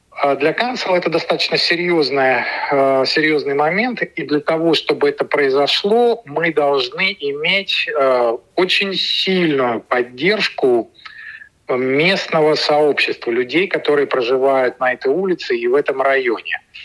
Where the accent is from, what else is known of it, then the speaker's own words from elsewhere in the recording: Sydney, New South Wales, Australia; я из Сиднея.